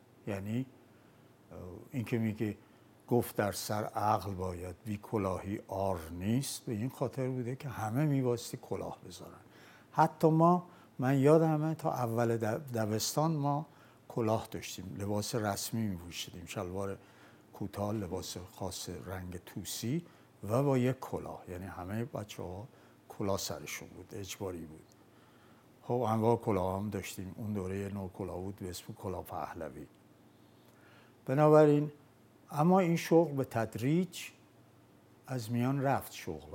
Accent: Sari, Mazandaran, Iran; born there; متولد 7 اسفند 1318 در شهر ساری در محله برامتر در پیچ دوم از کوچه 13 پیچ در یک خانواده کارگر به دنیا اومدم.

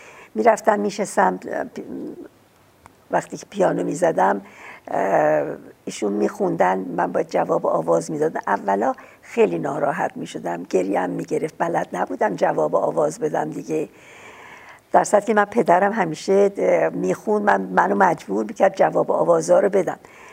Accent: Shemiran, Tehran Province, Iran; من منزلمون شمرون بود. من از کلاس اولی که خوندم در شمرون، پدرم اومدن توی خیابون نادری در تهران، اونجا یه منزلی اونجا خریدن

